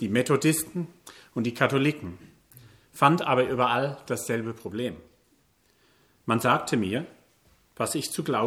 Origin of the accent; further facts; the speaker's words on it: East of England, United Kingdom; German is a second language; now in Germany; Als Kind der frühen 70er Jahre bin ich in Ostengland in einer Familie groß geworden, wo Liebe und Moral stark waren. Meine Mutter stammt aus einer Linie lebenslanger Baptisten.